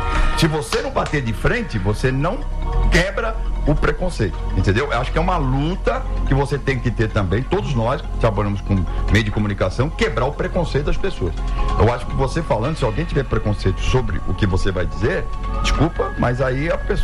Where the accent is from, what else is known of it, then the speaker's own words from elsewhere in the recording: São Paulo, Brazil; born there; Eu nasci na Parada Inglesa, Zona Norte de São Paulo. É uma família simples, humilde, batalhadora, tranquilo, imigrante português.